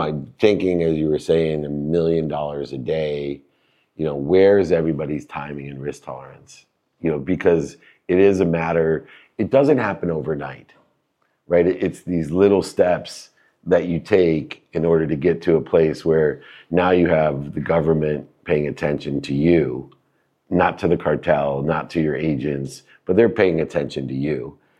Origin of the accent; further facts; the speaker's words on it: San Diego, California, United States; I just like lobster. I grew up in San Diego. I'm too much of a pussy.